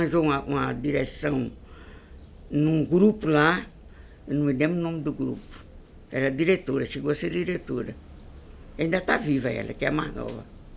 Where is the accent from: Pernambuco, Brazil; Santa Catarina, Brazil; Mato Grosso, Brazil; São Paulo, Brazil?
Pernambuco, Brazil; Maracaípe; born there; A gente saía de Maracaípe, que foi onde eu nasci